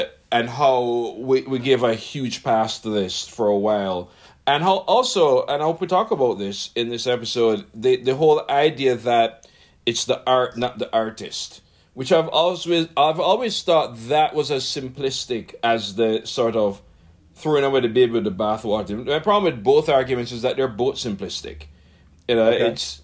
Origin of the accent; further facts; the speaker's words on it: Jamaica; And as a Jamaican, I have some personal issues with Dickens, because one of the worst violations of human rights that have ever happened in Jamaica